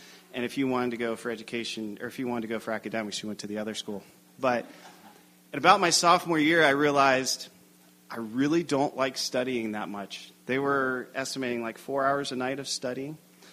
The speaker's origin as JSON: {"language": "English", "town": "Cincinnati", "region": "Ohio", "country": "United States", "tie": "born or raised there", "said": "My background is I'm from Cincinnati, Ohio, originally. I kind of grew up in a city called Sycamore District, school district, Montgomery."}